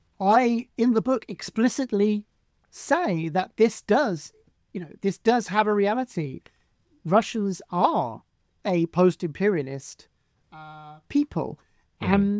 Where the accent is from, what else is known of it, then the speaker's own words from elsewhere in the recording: United Kingdom; But let me just say that as a British person, I interact with people who I would say are very, very progressive on all issues